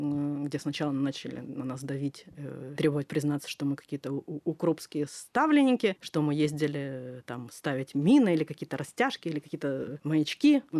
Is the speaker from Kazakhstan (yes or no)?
no; Donetsk, Donetsk Oblast, Ukraine; moved away; Я родилась в Донецке, жила там и надеялась там как бы умереть.